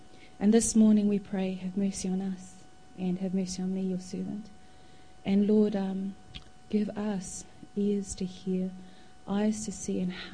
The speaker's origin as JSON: {"language": "English", "town": "Māngere", "region": "Auckland", "country": "New Zealand", "tie": "born or raised there", "said": "Growing up in South Auckland's Māngere, the media constantly reminded me that I was living in a lower socioeconomic, high-density migrant and high-crime community. Translated, we were poor, poorly educated, and living in an unsafe community."}